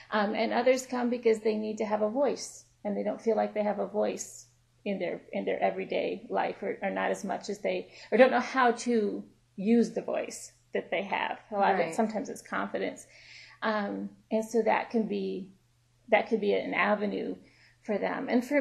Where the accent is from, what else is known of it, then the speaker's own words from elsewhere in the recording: New Jersey, United States; born there; also born or lived in New York / Pennsylvania / Europe / Africa; Europe and Africa and New York and Pennsylvania. I was born in New Jersey, but my family lives in New York and Pennsylvania. I had moved 20 times by the time I was 20.